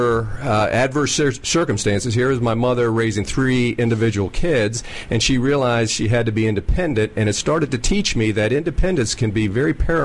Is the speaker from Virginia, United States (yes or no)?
yes; Virginia, United States; I'm from Northern Virginia.